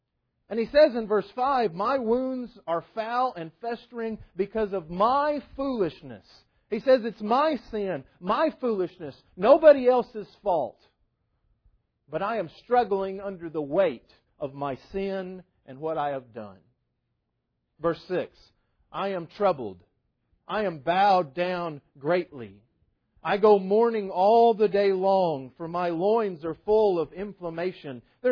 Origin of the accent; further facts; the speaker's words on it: Texas, United States; moved away as an adult; also born or lived in Florida; I grew up in West Texas, and partly as a result of that, I didn't learn how to swim until I was 18 years old and I moved to Florida.